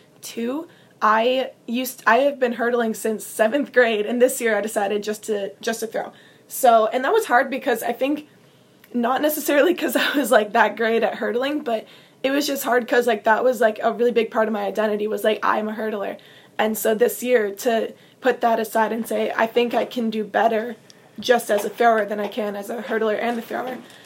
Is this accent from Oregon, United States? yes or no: no; Minnesota, United States; I had a lot of anxiety because I'm from Minnesota. I was moving across the country